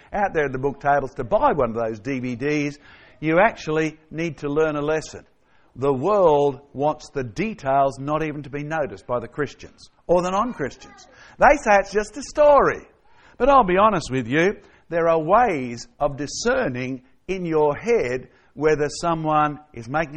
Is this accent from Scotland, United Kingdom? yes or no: yes; Scotland, United Kingdom; now in Australia; Well, I'm going to take you to my home country of Scotland.